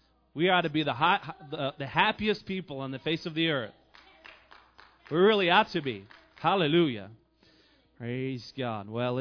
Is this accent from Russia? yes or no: yes; Russia; English is a second language; And it has nothing to do with, you know, that I'm up from Russia and that, you know, we have snow up to the tops of the roof and the houses